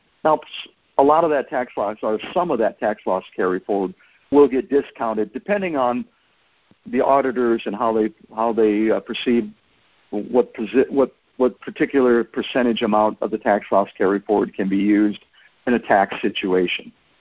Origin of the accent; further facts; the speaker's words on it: Lorain, Ohio, United States; I was born in Lorain, Ohio, which is right outside of Cleveland, so I did grow up a Browns fan